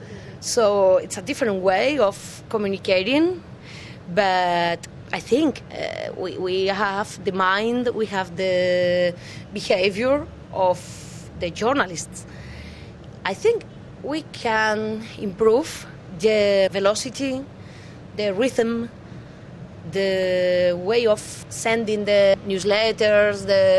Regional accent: Madrid, Community of Madrid, Spain; Yes, I'm from Madrid. I'm so proud of my name because … is the name of the Virgin Mary in Madrid

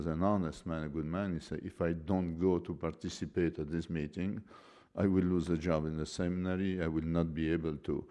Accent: Vilnius, Vilnius County, Lithuania; I am from Vilnius

